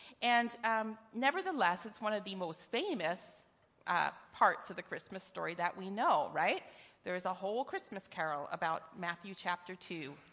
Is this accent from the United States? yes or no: no; Canada; I love being a Canadian. I really do.